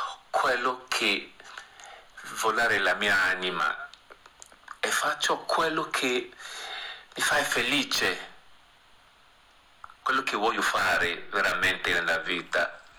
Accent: Nigeria; Italian is a second language; now in Italy; Sono nato in West Africa, Nigeria. Perciò vengo dalla Nigeria. Però vivo qua in Italia da parecchi anni.

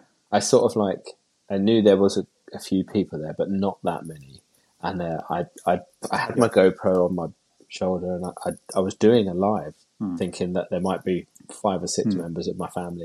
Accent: Cambridge, East of England, United Kingdom; once I got back to Heacham, I decided to walk from there back to Cambridge, my hometown, partly for publicity and raising extra money for the charity

